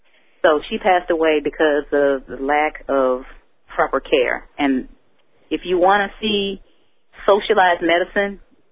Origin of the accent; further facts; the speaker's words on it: Detroit, Michigan, United States; even though I grew up in Detroit and grew up fearless, I did develop a fear of getting sick in prison.